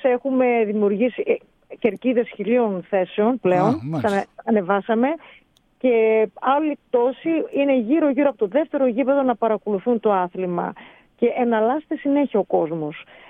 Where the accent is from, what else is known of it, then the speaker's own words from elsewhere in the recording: Thessaloniki, Central Macedonia, Greece; Εγώ είμαι και από τη Θεσσαλονίκη